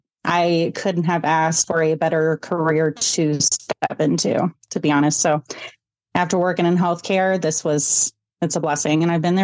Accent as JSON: {"language": "English", "town": "Bloomington", "region": "Illinois", "country": "United States", "tie": "born or raised there", "said": "So I was born in Bloomington, Illinois. I did go to Bloomington High School"}